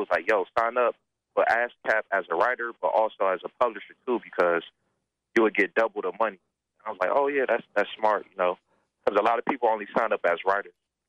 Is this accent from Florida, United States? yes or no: no; Milwaukee, Wisconsin, United States; Growing up in Milwaukee, it was dope, man. I learned a lot growing up.